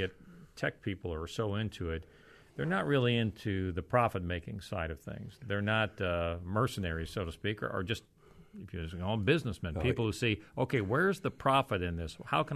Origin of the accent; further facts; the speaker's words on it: Chicago, Illinois, United States; For instance, I'm from Chicago. Many people know that.